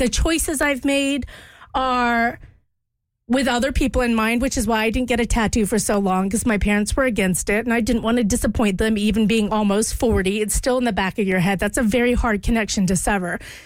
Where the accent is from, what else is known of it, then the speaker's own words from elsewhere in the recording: Louisiana, United States; like originally a fleur-de-lis because I grew up in Louisiana